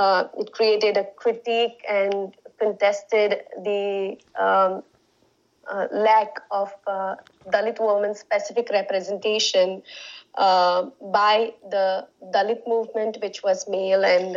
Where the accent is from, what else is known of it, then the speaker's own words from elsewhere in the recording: Maharashtra, India; now in Brussels, Belgium; As Radhika said, I come from Maharashtra, India, and I'm based in Brussels now.